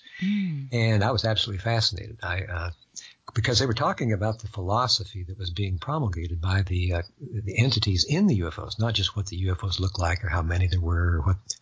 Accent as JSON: {"language": "English", "region": "Nebraska", "country": "United States", "also_born_or_lived": "Kentucky", "moved": "yes", "said": "Coincidentally, that was the year I moved to Kentucky. I was originally from Nebraska, and I was an old hippie at the time"}